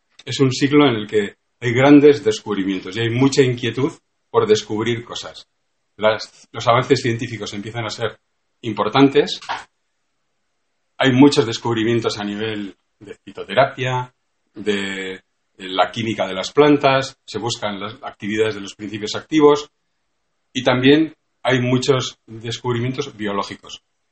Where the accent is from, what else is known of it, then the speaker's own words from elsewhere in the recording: Bilbao, Basque Country, Spain; y soy médico, y soy farmacéutico, vengo de Bilbao